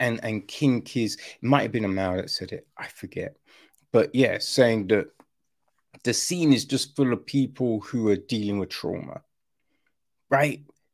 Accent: Orpington, London, United Kingdom; Because she was in Orpington. I grew up in Orpington. That whole situation was long after I'd moved

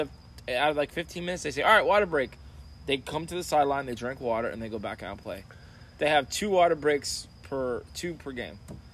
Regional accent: Florida, United States; But, I grew up down here in Florida. We don't fucking play hockey

